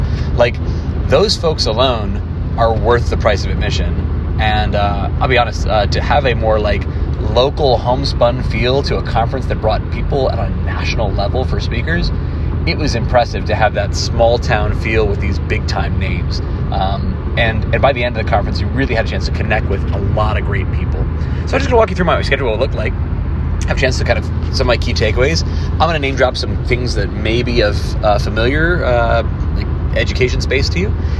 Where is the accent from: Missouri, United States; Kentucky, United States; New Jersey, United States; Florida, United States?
New Jersey, United States; Cuyahoga Falls is not tiny compared to where I grew up in Jersey, but it feels tiny because it's not really close to anything.